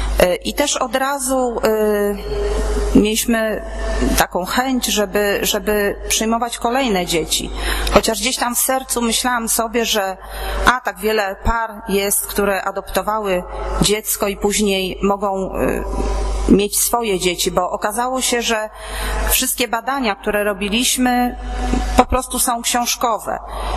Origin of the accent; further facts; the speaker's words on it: Darłowo, West Pomeranian Voivodeship, Poland; bo jesteśmy z Darłowa.